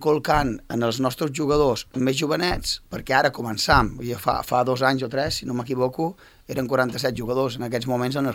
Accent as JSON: {"language": "Catalan", "region": "Catalonia", "country": "Spain", "said": "on t'he entrenat jo venc de Catalunya"}